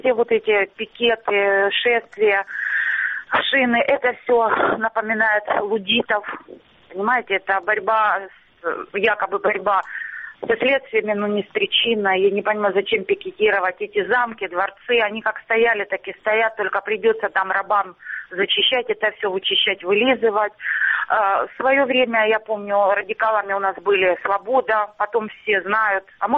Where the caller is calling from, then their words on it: Starobilsk, Luhansk Oblast, Ukraine; Да, Луганщина, город Старобельск.